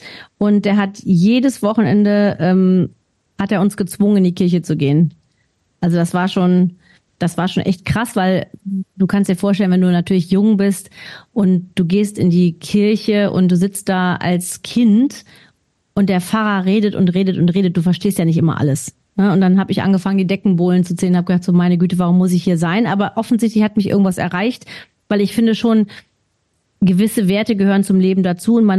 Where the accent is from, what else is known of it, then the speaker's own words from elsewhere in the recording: Hilden, North Rhine-Westphalia, Germany; Ich komme ja aus Hilden bei Düsseldorf